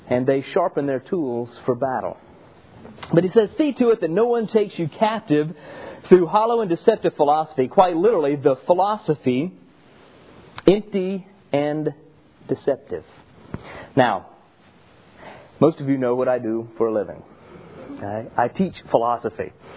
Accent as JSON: {"language": "English", "town": "Orlando", "region": "Florida", "country": "United States", "tie": "born or raised there", "said": "Growing up in Orlando, you just don't catch the power until you walk the beach"}